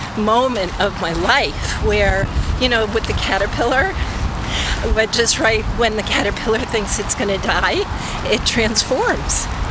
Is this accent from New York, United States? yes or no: yes; New York, United States; No, I grew up in New York.